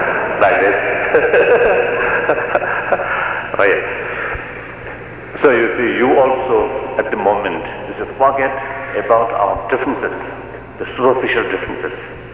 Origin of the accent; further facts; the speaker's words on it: Tibet, China; English is a second language; I come from East, particularly from Tibet, some remote place, but I am a human being.